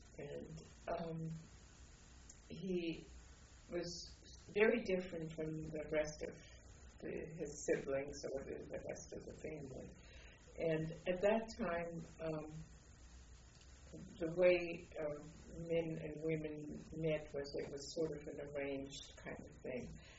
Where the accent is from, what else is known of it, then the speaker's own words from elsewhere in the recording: Kippenheim, Baden-Württemberg, Germany; also born or lived in Freiburg; I was born on August 15th, 1924, in Freiburg, Germany. And that's Freiburg is located in the Black Forest. But we lived in a village called Kippenheim, which is about 40 kilometers north of Freiburg. My father's family had lived there for a long time.